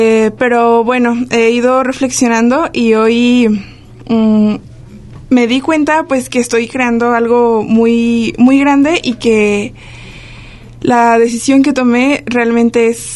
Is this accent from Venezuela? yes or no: no; Guanajuato, Mexico; yo vengo de Guanajuato.